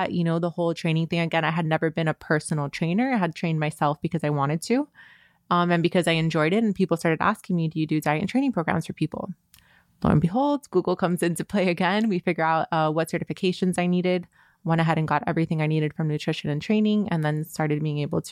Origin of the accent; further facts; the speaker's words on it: Miami, Florida, United States; Amazing. Born and raised in Miami.